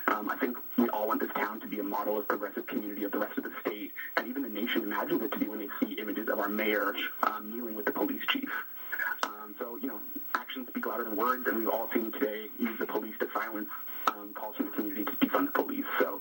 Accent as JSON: {"language": "English", "town": "Santa Cruz", "region": "California", "country": "United States", "tie": "born or raised there", "said": "Max, I was born and raised in Santa Cruz, but I'm not proud of my hometown."}